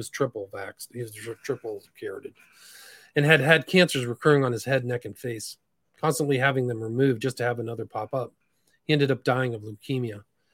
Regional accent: Denmark; I'm from Denmark.

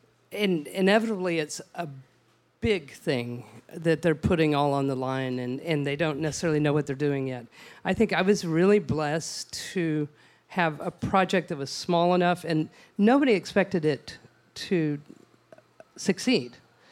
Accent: Odessa, Texas, United States; I'm from West Texas. And in my hometown, beautiful Odessa, my family is still in the ranching business

